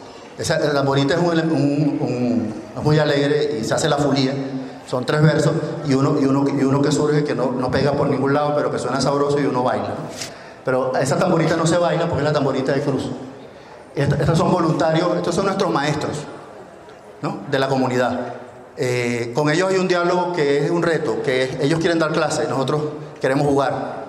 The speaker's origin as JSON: {"language": "Spanish", "region": "Falcón", "country": "Venezuela", "said": "se ven bonitos en Falcón, en mi tierra. En Paraguaná, ¿no? Que es la tierra caquetía"}